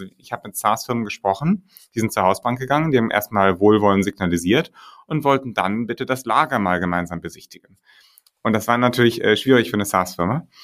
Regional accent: Hamburg, Germany; moved away as an adult; also born or lived in Berlin; now in Stockholm, Sweden; bin Hamburger, habe lange in Berlin gelebt und hatte dann 2015 mich entschieden, nach Stockholm zu gehen

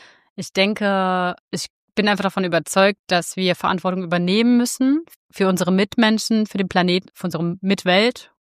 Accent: Saarland, Germany; wie ich aufgewachsen bin als Saarländerin in halt einer Arbeiterfamilie

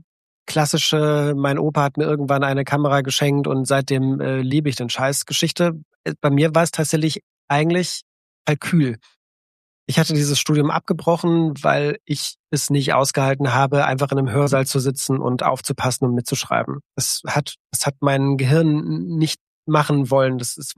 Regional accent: Belgium; ein Praktikum bei der Lokalredaktion von einer kleinen Zeitung bei uns in Belgien

